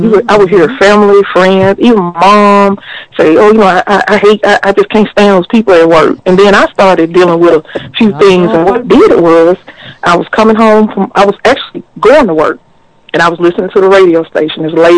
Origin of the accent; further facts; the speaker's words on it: Memphis, Tennessee, United States; Tennessean. I was born and raised here in Memphis.